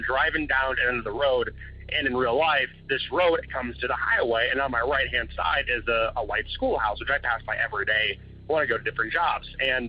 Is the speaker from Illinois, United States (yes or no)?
no; Michigan, United States; she had a dream of, we're originally from Michigan.